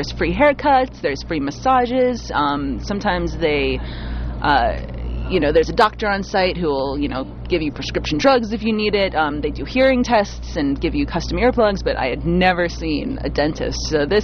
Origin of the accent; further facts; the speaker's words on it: United States; I am from the United States, but I don't live anywhere.